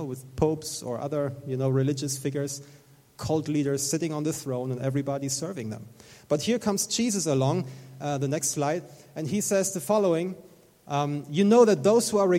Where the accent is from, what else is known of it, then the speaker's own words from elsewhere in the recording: Germany; I'm from Germany, as you know.